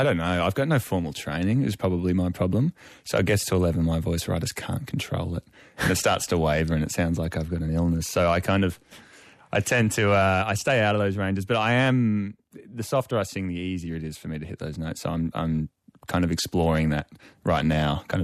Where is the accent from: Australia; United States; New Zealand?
Australia; I mean, I am Australian. It makes sense.